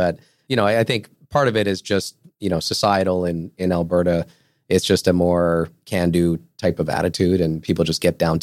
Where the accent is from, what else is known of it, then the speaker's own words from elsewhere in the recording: Portugal; I'm from Portugal.